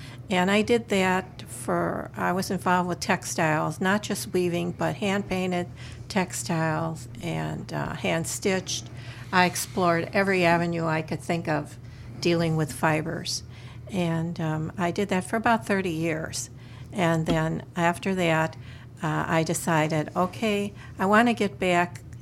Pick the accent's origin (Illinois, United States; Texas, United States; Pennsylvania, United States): Illinois, United States; Elmhurst; Well, I grew up in the Chicago western suburbs and graduated high school from York High in Elmhurst, Illinois.